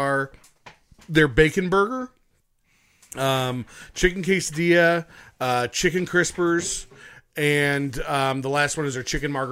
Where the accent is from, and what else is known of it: Akron, Ohio, United States